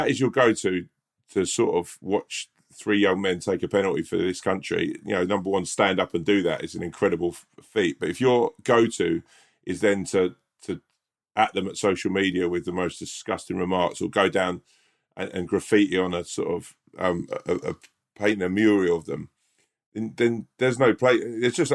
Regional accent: England, United Kingdom; I felt real shame as an English person.

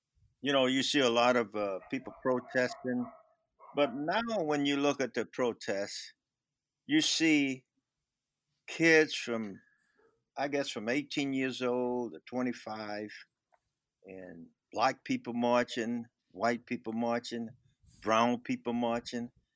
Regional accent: the South, United States; I was raised up in the South, so I knew where to go, when to go.

